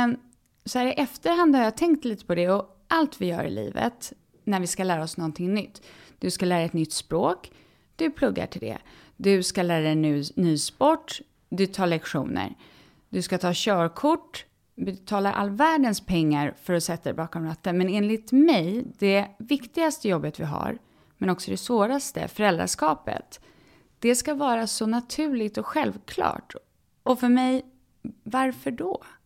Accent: Stockholm, Stockholm County, Sweden; Vi växte upp här i Stockholm, har två syskon, mamma och pappa

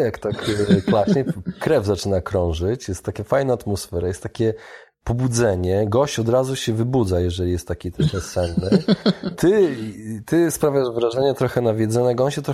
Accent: Białystok, Podlaskie Voivodeship, Poland; accent: sing-song; now in Warsaw, Poland; Już mieszkam tyle lat w Warszawie, już pozbyłem się niby tego akcentu, ale czasami tak jakoś tak za śpiewem mówię, bo pochodzę z Białegostoku.

